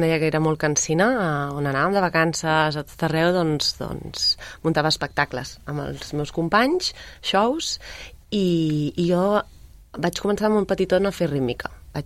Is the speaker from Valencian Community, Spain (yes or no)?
no; Sabadell, Catalonia, Spain; Sabadellenca. Sí? Sí, el 79.